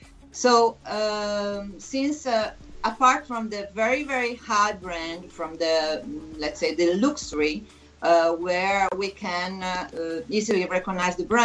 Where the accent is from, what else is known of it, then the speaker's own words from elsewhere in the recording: Vicenza, Veneto, Italy; I was born in a region in Veneto and in Vicenza, particularly, which is my hometown